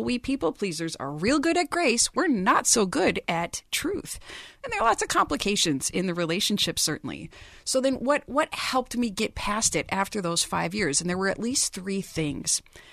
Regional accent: Minnesota, United States; I grew up in Minnesota Nice, where our answer to how you're doing is we're always fine.

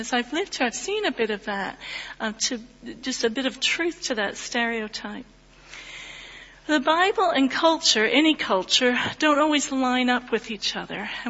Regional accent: United States; now in Lancashire, United Kingdom; you realize I wasn't born here in Lancashire. I'm American

